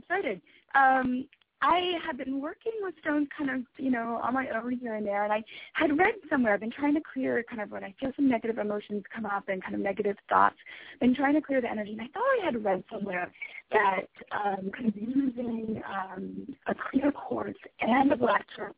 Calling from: New York, United States; I'm calling from the New York area.

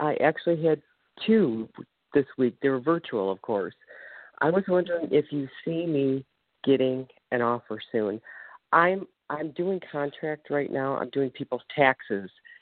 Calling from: Ohio, United States

